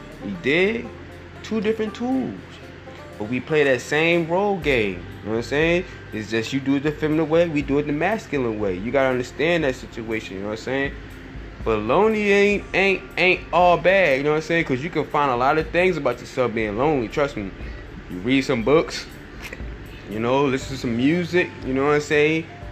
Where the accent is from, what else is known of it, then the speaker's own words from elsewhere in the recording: Philadelphia, Pennsylvania, United States; Listen, I ain't never hit a lot of chicks in my city. I'm from Philadelphia.